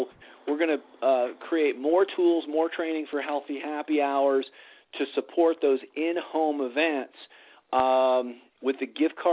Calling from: Colorado, United States; I'm calling in from Colorado this evening

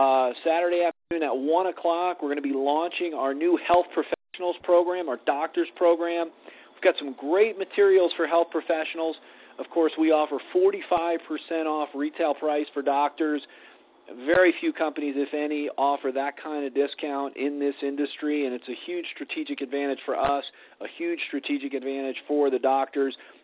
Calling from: Colorado, United States; I'm calling in from Colorado this evening

